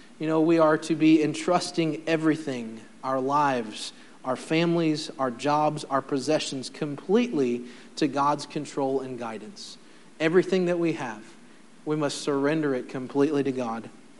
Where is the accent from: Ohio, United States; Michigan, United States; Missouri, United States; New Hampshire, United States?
Ohio, United States; Farmersville; As a young man growing up in Farmersville, Ohio, out in the middle of a cornfield